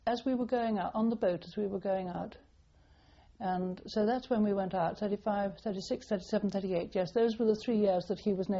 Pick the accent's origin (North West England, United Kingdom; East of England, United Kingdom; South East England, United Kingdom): South East England, United Kingdom; Esher; born there; I was born at Esher in Surrey, 1925.